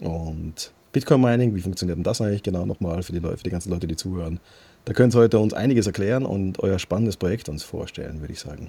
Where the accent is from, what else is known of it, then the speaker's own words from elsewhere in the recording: Tyrol, Austria; ich bin ja aus Tirol eigentlich